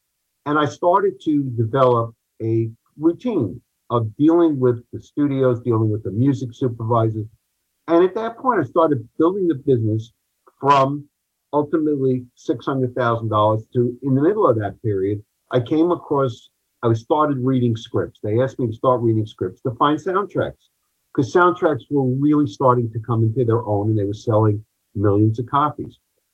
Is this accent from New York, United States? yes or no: yes; New York, United States; over my dead body, I'm a New Yorker and I'm not going.